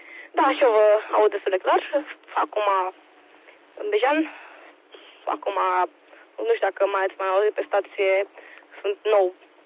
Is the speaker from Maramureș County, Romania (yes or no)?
no; Deva, Hunedoara County, Romania; sunt din Deva